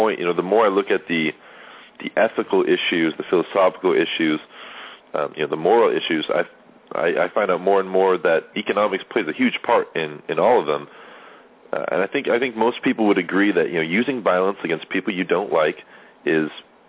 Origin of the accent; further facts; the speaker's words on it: California, United States; in my home state, you know, in California